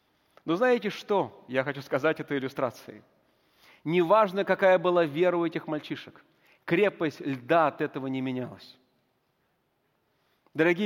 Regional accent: Siberia, Russia; Как многие из вас знают, я вырос в Сибири.

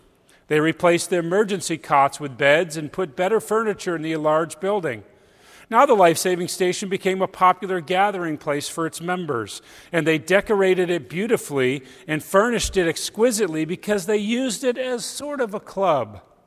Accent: Connecticut, United States; now in Pennsylvania, United States; We're both originally from Connecticut and have lived here in Pennsylvania. We call ourselves New Englanders in exile in Pennsylvania now.

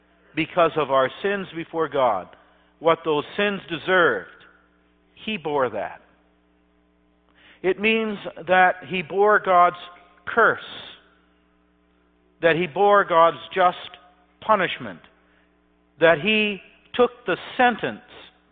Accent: Thornton, Illinois, United States; as a boy growing up near the Thornton stone quarry that you've seen if you've gone across I-80

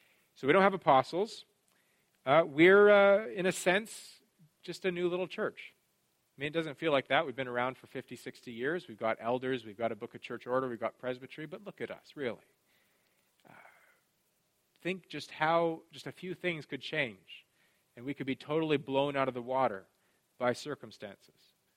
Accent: Canada; I can say that as a Canadian and get away with it, right?

